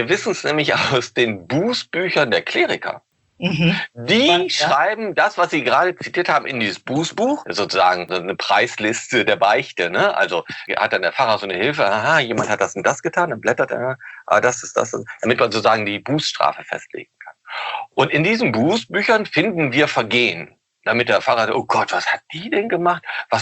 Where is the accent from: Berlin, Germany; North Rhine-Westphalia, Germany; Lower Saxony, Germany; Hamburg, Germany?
Lower Saxony, Germany; Osnabrück; Ich komme nämlich auch aus Osnabrück.